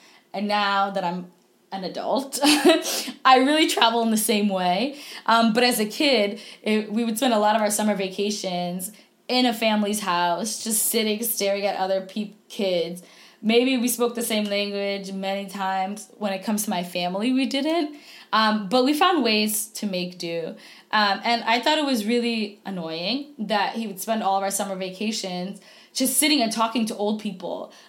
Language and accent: English; United States; I was born in America, July 1990, and I was the first child of my family born in America, outside of the continent, and born, period.